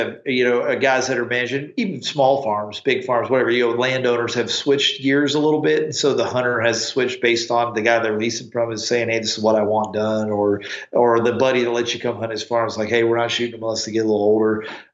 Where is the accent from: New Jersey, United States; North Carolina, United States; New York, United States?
North Carolina, United States; Well, I always tell my buddies that I grew up with back in North Carolina, it's a different world of whitetail hunting.